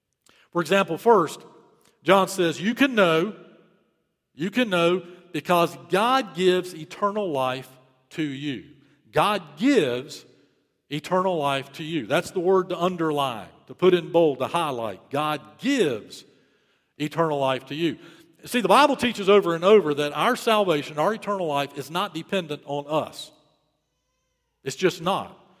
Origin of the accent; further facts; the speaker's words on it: United States; I am an American, absolute, non-negotiable, unchanging.